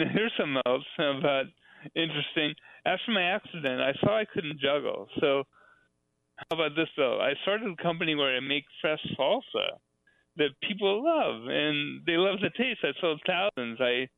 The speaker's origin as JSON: {"language": "English", "town": "San Diego", "region": "California", "country": "United States", "tie": "born or raised there", "said": "Well, I grew up in San Diego, and that's where I was living in my recovery."}